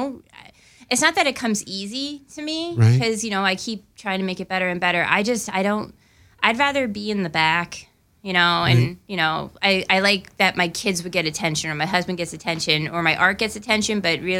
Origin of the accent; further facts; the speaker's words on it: Pennsylvania, United States; I grew up in the Lehigh Valley, so near Fogelsville and Kutztown and, you know